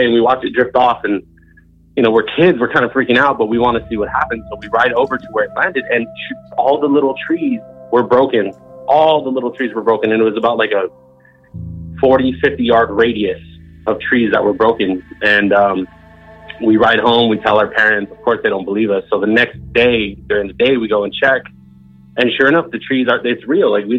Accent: California, United States; All right. Well … from Southern California.

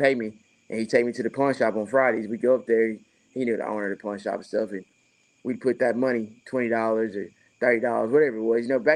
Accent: Camden, Arkansas, United States; Yeah, man, I'm from Arkansas. I'm from Camden, Arkansas, which is the southern part of the state. Grew up, born and raised here.

